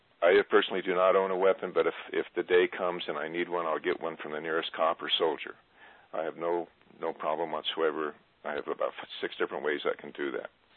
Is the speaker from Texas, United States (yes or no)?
yes; Texas, United States; I come from Texas